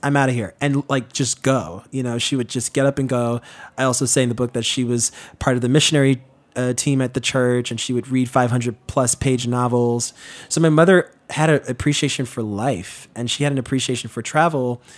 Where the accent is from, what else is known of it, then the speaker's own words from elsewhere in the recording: Queens, New York, United States; There were days where growing up in Queens where we would have visitors from all around the world, just literally in our apartment